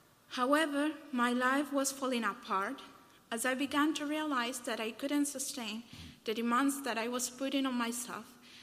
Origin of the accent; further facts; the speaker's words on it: Salta, Argentina; I am 23, I am from Salta, Argentina. I am from a large family